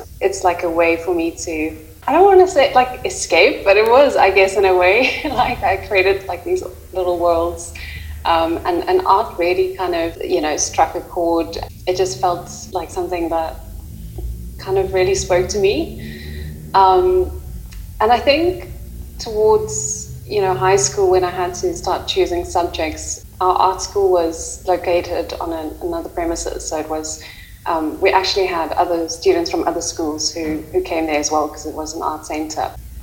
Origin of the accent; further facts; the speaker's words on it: South Africa; And as a South African going to Zimbabwe, you know, what does that mean?